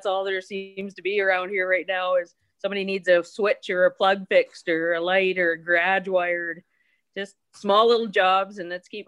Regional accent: East Coast, Canada; I'm from the East Coast, moved to Alberta in the 70s, a long time ago, and I've always been in the trades.

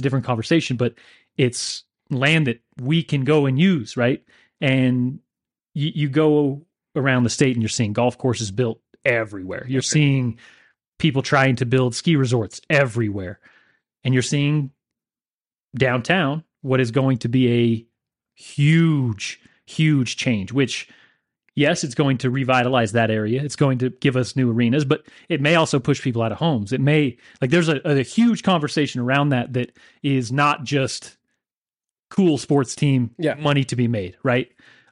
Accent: Oakley, Utah, United States; But then growing up in Oakley, Utah, in the foothills of the Uinta Mountains

